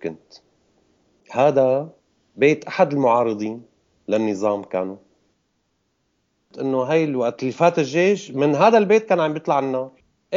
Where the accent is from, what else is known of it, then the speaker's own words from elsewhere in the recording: Homs, Homs Governorate, Syria; انا من حمص.